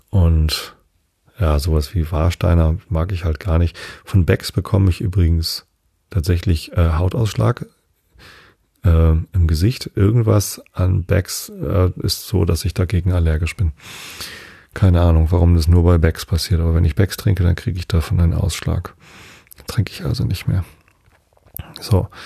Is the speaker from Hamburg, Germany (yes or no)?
yes; Hamburg, Germany; Und wir kommen ja quasi aus Wilhelmsburg.